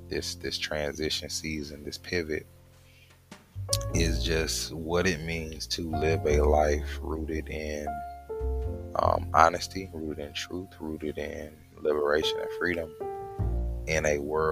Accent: United States; me as an American, I'm aware, because I'm an international citizen, most of my family is not in America

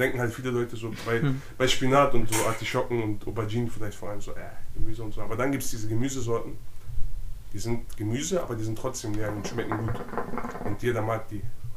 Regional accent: Delmenhorst, Lower Saxony, Germany; Ja, ich bin aus Delmenhorst.

